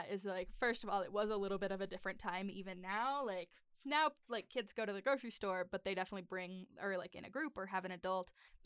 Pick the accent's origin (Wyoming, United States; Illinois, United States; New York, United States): Wyoming, United States; also kind of bleed over into the little chunk of Wyoming that has my hometown and Devil's Tower